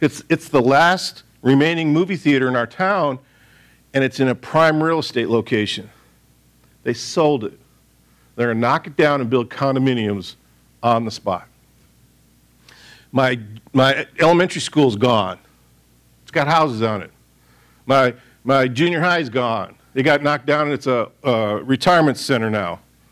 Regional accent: Royal Oak, Michigan, United States; And then we went back to my hometown in Royal Oak.

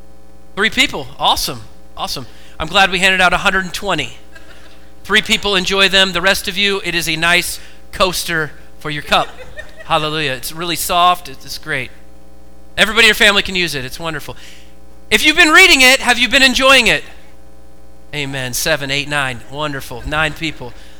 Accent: Oregon, United States; Growing up in Oregon, we had live trees. Why? Because we have trees everywhere.

